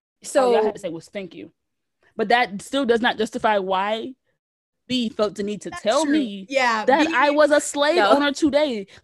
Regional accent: South Carolina, United States; like, baby, I grew up in Low Country, South Carolina.

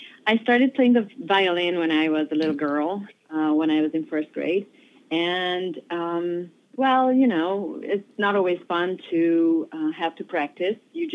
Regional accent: Romania; born there; English is a second language; I was born in Romania in a different status than it is now.

